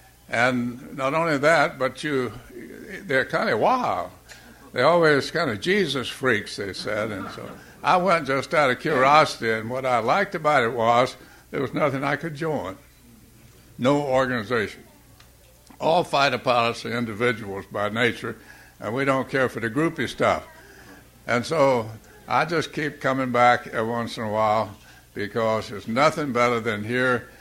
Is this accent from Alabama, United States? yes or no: yes; Alabama, United States; moved away as an adult; also born or lived in Chicago; You know, I came here from Chicago in 1977. Now, I'm not from Chicago. I come from a third world country, Alabama.